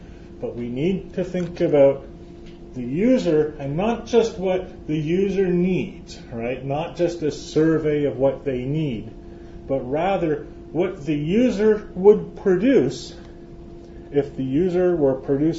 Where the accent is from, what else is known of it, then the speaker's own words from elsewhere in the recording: Canada; I'm from Canada.